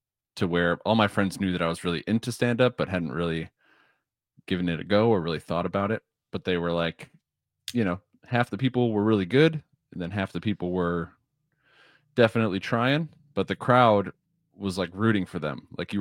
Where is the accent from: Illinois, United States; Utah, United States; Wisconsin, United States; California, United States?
Wisconsin, United States; Kenosha; Yeah, I grew up in Kenosha. So then I went to UW-Madison for college, and I started doing stand-up in my fifth year.